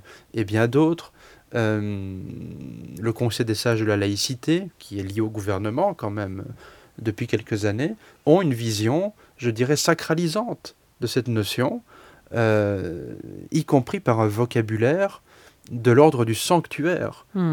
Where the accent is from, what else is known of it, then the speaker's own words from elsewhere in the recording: Belgium; c'est peut-être parce que j'ai grandi en Belgique